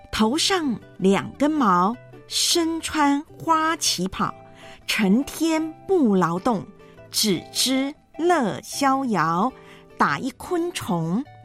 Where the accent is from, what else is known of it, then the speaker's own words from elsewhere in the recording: Taiwan; 那么在台湾我们的老家呢，中秋家家户户烤肉香